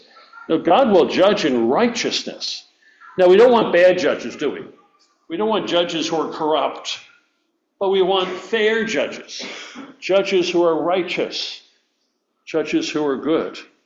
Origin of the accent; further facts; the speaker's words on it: Florida, United States; It took place in Florida. Oh, it took place in my hometown. My hometown.